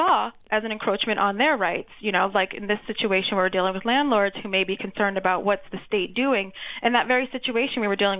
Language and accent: English; Michigan, United States; the Upper Peninsula, Michigan, is what I would probably consider where my hometown-ish area. We grew up around the world, but that's where I graduated from high school, and that was because my mother was in the Air Force